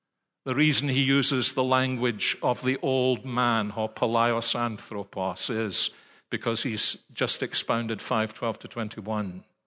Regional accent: Scotland, United Kingdom; now in United States; The only thing I could think of to say was, but George, I'm a Scot. How could I do such a thing?

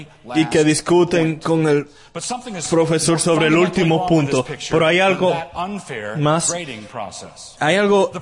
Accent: Idaho, United States; Spanish is a second language; I'm from Idaho. Soy de Idaho.

